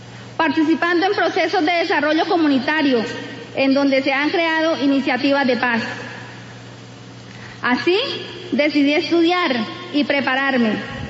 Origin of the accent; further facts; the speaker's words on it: Barrancabermeja, Santander, Colombia; vengo desde Barranca Bermeja, Santander. A los 16 años, siendo una adolescente campesina, fui reclutada por uno de mis hermanos para las Autodefensas Unidas de Colombia.